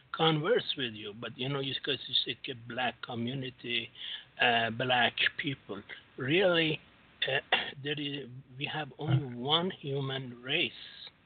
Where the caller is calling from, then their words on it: Singapore; Singapore.